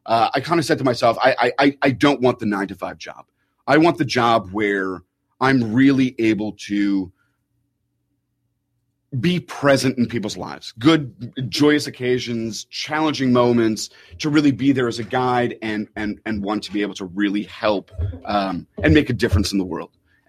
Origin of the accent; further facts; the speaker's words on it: Canada; I'm Canadian.